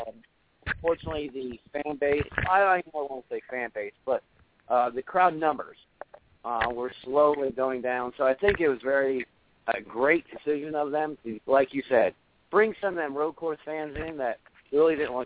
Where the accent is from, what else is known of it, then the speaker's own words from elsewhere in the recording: Philadelphia, Pennsylvania, United States; I'm redneck from Philly. I don't have big names.